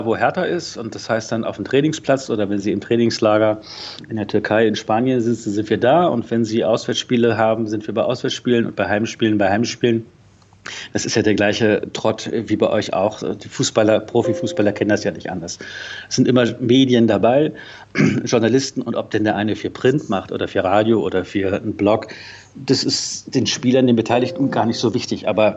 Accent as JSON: {"language": "German", "town": "Celle", "region": "Lower Saxony", "country": "Germany", "also_born_or_lived": "Hamburg", "lives_now": "Berlin, Germany", "said": "Also ich komme nicht aus Berlin, also ich komme eigentlich aus Celle und ich habe dann in Hamburg studiert und bin 1990 nach Berlin gegangen."}